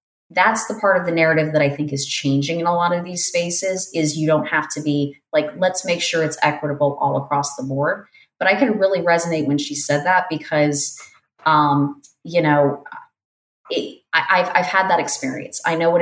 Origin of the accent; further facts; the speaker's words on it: Florida, United States; because I'm from South Florida, and when I went for my master's program, I went as far away as I could, which happened to be a scholarship to Portland State in Portland, Oregon.